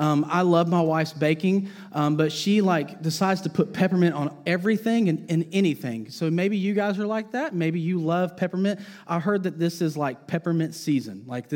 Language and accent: English; Sevierville, Tennessee, United States; I am from East Tennessee. I actually grew up near Dollywood. For those of you who don't know where Sevierville is.